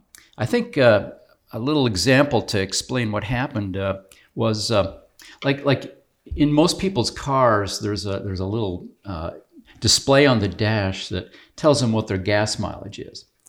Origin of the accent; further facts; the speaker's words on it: Minnesota, United States; Well, I grew up in Minnesota, and after I got out of college, I went to work for this company in Minneapolis